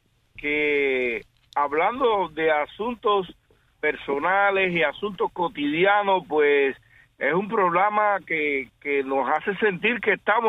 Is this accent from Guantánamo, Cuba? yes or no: yes; Guantánamo, Cuba; born there; yo nací en un monte, en un campo de Guantánamo que ni los guantanameros lo conocen.